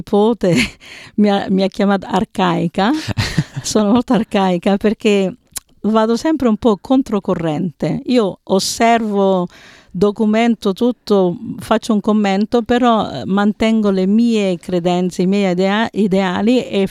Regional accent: Oakleigh, Victoria, Australia; Italian is a second language; io ho studiato l'italiano prima di tutto a una scuola quando ero piccola a Oakley, che lo facevo una volta alla settimana, poi nella scuola secondaria di Oakley, poi all'Università di Melbourne

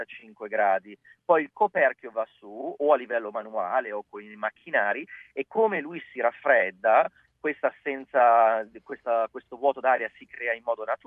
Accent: Milan, Lombardy, Italy; noi siamo di Milano

